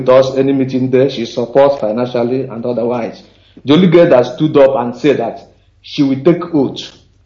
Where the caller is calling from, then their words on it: Morocco; I'm calling from Morocco.